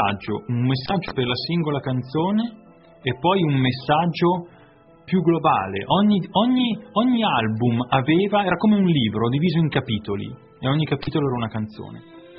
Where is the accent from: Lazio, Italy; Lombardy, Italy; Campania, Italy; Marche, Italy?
Lombardy, Italy; Varese; poi noi sono di Varese, quindi nella provincia, nella regione